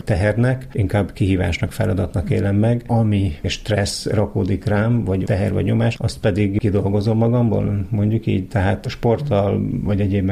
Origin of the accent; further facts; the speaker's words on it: Szolnok, Jász-Nagykun-Szolnok, Hungary; born there; Én Szolnokon születtem, és abban az időben Szolnokon nagyon népszerű volt ez a sport.